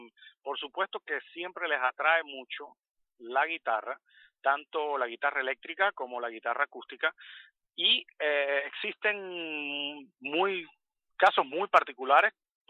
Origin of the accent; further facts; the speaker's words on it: Holguín, Cuba; Soy oriundo de Cuba, de la ciudad de Holguín, la ciudad de los parques.